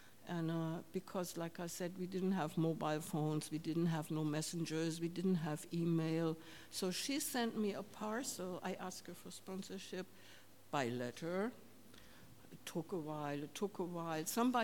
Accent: Germany; English is a second language; I'm from Germany.

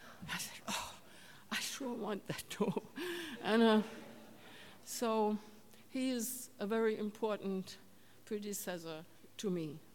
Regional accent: Germany; English is a second language; I'm from Germany.

